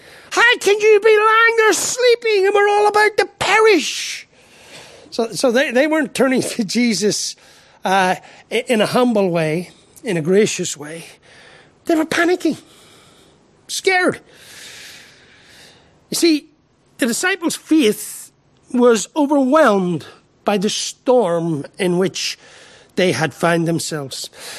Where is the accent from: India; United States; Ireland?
Ireland; I'm an Irishman and I really struggle with that.